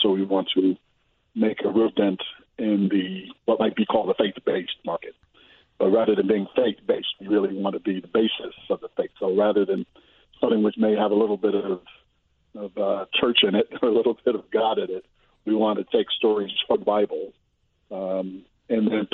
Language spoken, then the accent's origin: English; Chicago, Illinois, United States; But I grew up in South Shore, which, you know, is dramatic in its own right.